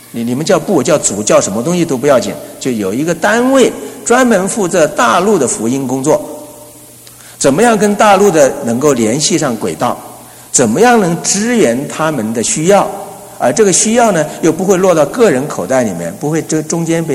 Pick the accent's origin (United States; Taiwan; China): United States; 有钱的人比我们美国人都还有钱